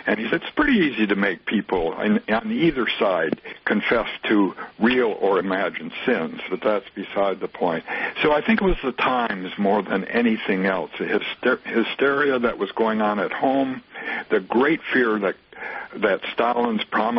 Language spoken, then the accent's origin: English; Muskegon, Michigan, United States; I mean, in my hometown of Muskegon